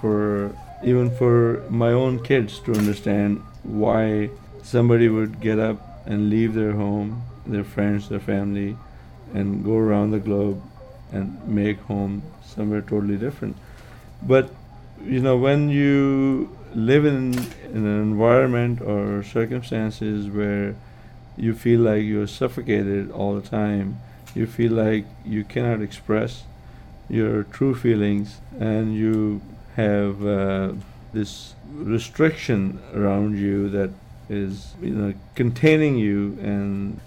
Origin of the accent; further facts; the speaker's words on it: Pakistan; now in United States; And that's how I felt when I left my home country, Pakistan.